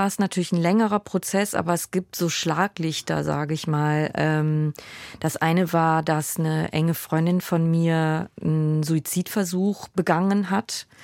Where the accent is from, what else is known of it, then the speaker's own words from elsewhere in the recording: Rhineland, Germany; ich bin ja im Rheinland groß geworden